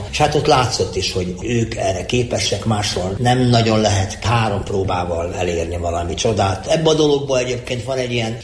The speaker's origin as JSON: {"language": "Hungarian", "region": "Székely Land", "country": "Romania", "said": "mennyire székely vagyok, mennyire kanok vagyok, és mennyire hazafi vagyok"}